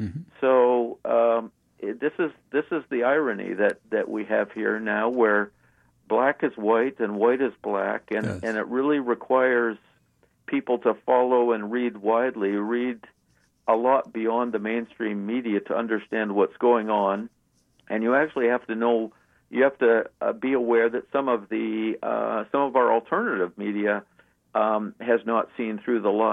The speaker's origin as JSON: {"language": "English", "country": "Canada", "tie": "born or raised there", "lives_now": "United States", "said": "you know, I grew up in Canada myself, so yeah."}